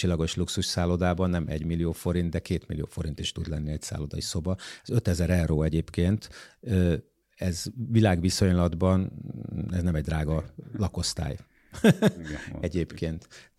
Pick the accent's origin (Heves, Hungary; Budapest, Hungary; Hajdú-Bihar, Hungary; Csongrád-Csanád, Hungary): Budapest, Hungary; Persze magyarként, budapestiként mi örülnénk